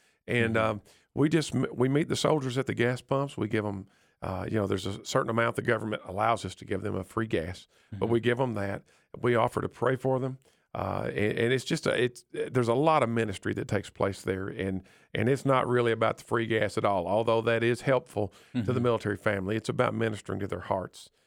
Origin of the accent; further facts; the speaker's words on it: Kentucky, United States; now in Nashville, United States; And we, my hometown is up in Kentucky, and we live in Nashville, Tennessee.